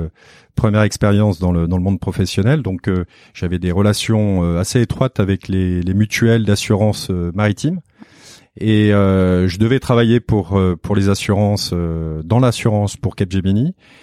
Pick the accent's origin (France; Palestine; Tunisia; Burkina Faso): France; Nouvelle-Aquitaine; also born or lived in Paris, France; je suis originaire en fait de Corrèze, donc du Massif Central, et j'ai eu un parcours. Moi, j'étais pensionnaire, donc je me suis baladé pas mal. J'étais dans le Nord parce que mon père a travaillé pendant plusieurs années à Dunkerque.